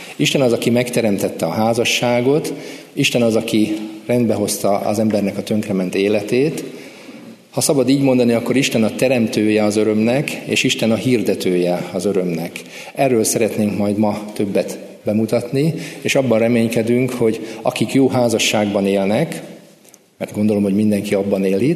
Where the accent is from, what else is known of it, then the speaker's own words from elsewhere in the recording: Transdanubia, Hungary; now in Budapest, Hungary; A Dunántúlon nőttem föl, és a házasságom révén kerültem Budapestre, ezelőtt most már 20 évvel.